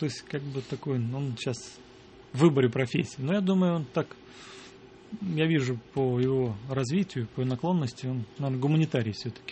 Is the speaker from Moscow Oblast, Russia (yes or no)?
no; Pskov, Pskov Oblast, Russia; born there; я родился в Пскове и как бы там проводил отдых